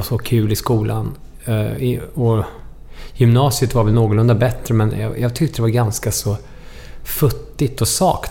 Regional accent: Molkom, Värmland, Sweden; also born or lived in Örebro; I Molkom växte jag upp. Men jag föddes i Örebro och bodde ett tag i England innan dess. Min pappa är engelsman.

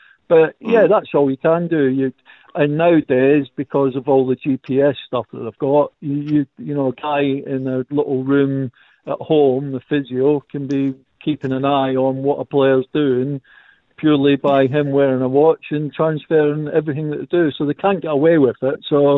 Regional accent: Scotland, United Kingdom; does that mean I'll get my match fee for not turning up? being a Scotsman.

